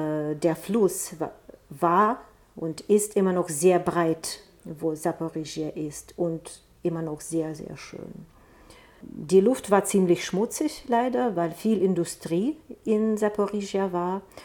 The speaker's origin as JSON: {"language": "German", "town": "Zaporizhzhia", "region": "Zaporizhzhia Oblast", "country": "Ukraine", "second_language": "German", "moved": "yes", "lives_now": "Germany", "said": "ich habe das Land gewechselt, ich bin aus der Ukraine ausgereist."}